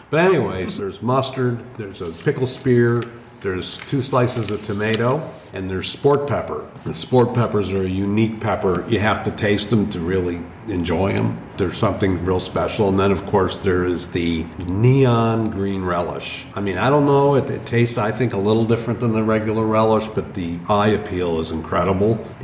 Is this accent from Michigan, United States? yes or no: yes; Detroit, Michigan, United States; I grew up in Detroit, so Detroit, Coney Island, Lafayette, Coney Island, downtown Detroit. Spent a lot of time there as a kid.